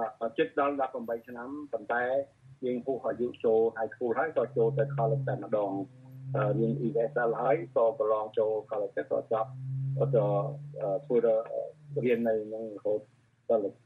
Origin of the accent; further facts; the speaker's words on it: Battambang, Cambodia; ខ្ញុំអ្នកបាត់ដំបង